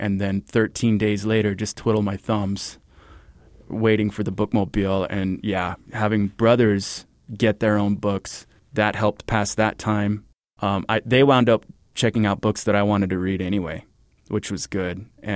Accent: Horizon City, Texas, United States; And growing up in Horizon City, back before it was what it is now, I mean, it's exploded, population, business, things like that.

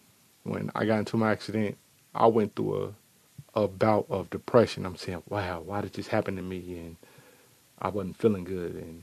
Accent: Dayton, Ohio, United States; I'm from Dayton, Ohio, and I'm going to be 40 years old this year on September the 2nd.

